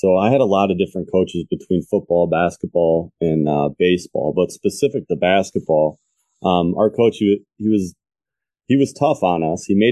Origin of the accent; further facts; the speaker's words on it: Lakewood, Ohio, United States; So I grew up in Lakewood, Ohio, and I started off by playing CYO sports. So I was a public school kid. I'm 38